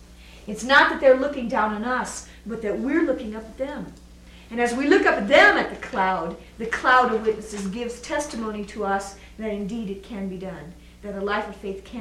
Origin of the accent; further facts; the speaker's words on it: Midwest, United States; I grew up in the Midwest, and some of the rest of you who did, you know what it's like when the thunderstorm rolls in.